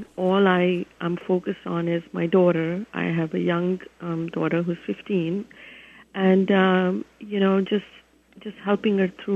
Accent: India; moved away as an adult; now in United States; I was afforded a great opportunity to study in this country. I came from India

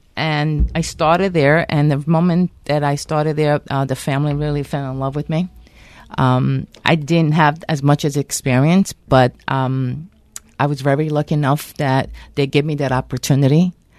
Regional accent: Naples, Campania, Italy; moved away; Well, I'm from Naples, Italy. I immigrated here in 1972 with my family.

